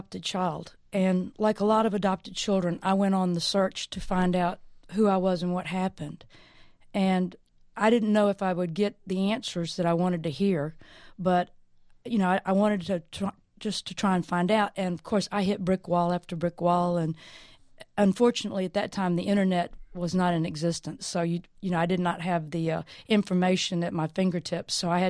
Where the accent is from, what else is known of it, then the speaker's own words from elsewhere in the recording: Montgomery, Alabama, United States; born there; But when I was born in Montgomery, Alabama … took me to her home, and she legally adopted me.